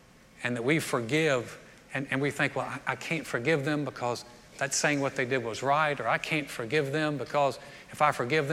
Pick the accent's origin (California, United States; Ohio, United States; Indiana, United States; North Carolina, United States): North Carolina, United States; I was from North Carolina.